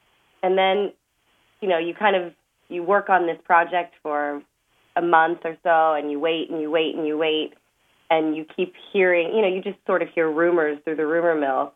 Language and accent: English; Sacramento, California, United States; You know, growing up in Sacramento, I already had built quite an impressive resume theatrically. And so when I moved to New York, I already had a lot of contact.